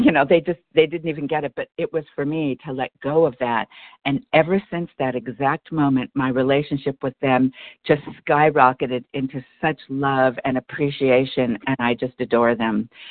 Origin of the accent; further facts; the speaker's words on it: Los Angeles, California, United States; now in Portland, United States; I live in Portland, Oregon now, but I'm from Los Angeles, and I'm going down there tomorrow